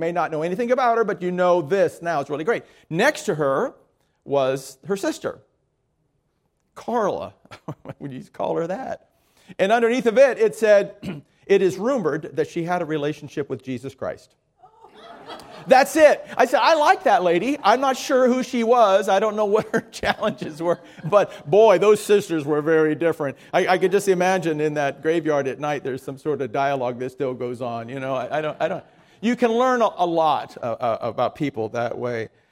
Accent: Miami, Florida, United States; But I grew up in Miami where I had to walk through one to go to junior high school, and so I'm not afraid of them.

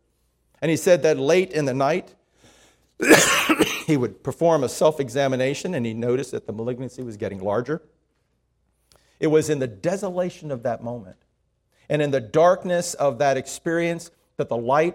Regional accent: Miami, Florida, United States; I grew up outside of Miami Airport, and we used to be able to go there.

